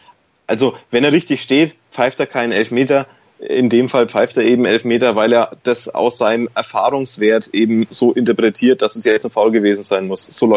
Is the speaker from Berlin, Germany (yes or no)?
no; Bavaria, Germany; now in Würzburg, Germany; als Mittelfranke, der im Würzburger Umland-Exil wohnt